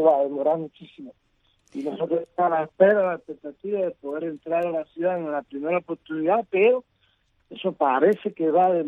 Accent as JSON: {"language": "Spanish", "country": "Cuba"}